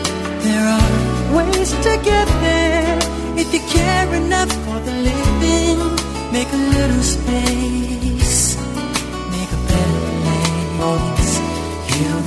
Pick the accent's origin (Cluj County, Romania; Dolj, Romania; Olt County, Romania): Dolj, Romania; Craiova; sunt și de la Craiova.